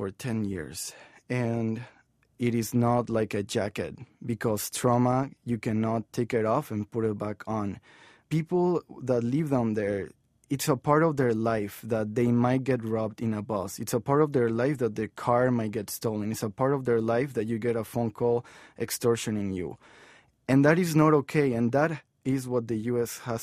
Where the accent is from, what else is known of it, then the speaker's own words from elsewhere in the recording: Mexico; I was born in Mexico and because I am Mexican.